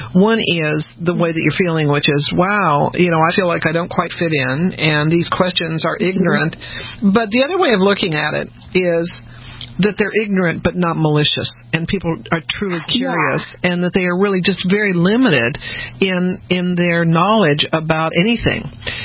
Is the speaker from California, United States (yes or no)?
no; Denver, Colorado, United States; also born or lived in New Orleans / Texas; I was born in New Orleans, grew up in Denver, went to school in Texas.